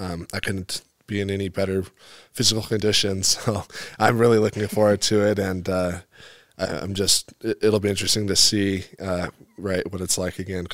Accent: West Coast, United States; now in East Coast, United States; So growing up on the West Coast, right? History is a lot different.

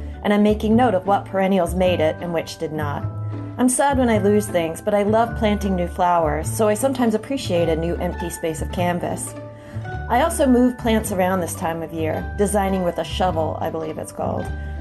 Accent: Westfield, New Jersey, United States; from Westfield, New Jersey, USA.

